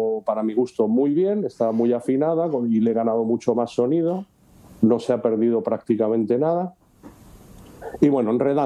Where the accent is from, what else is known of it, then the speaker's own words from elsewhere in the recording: Cocentaina, Valencian Community, Spain; moved away as an adult; now in Madrid, Spain; es de donde yo soy, aunque he desarrollado mi labor profesional básicamente en Madrid durante 38 años. Yo soy de Cocentaina, que es la capital del Comtat.